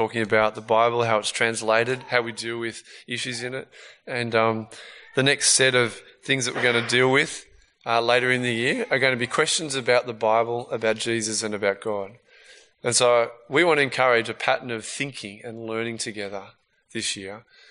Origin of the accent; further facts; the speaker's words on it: Australia; also born or lived in England; So my parents are Australian, but I was born in England and stayed there for 6 months.